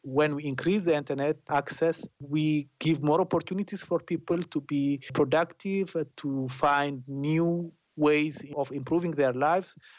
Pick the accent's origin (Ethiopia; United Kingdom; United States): Ethiopia; For example, I am from Ethiopia, and Amharic content wouldn't be eligible